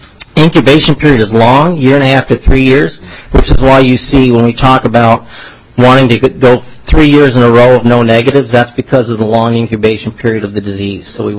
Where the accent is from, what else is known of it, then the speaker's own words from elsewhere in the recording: New York, United States; Mr. Chair, I'm from New York. I can do it in one and a half.